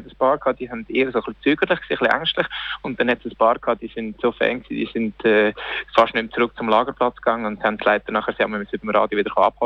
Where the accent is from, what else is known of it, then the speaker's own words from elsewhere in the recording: Aargau, Switzerland; Es sind neben mir noch zwei andere Aargauer im Lager gewesen.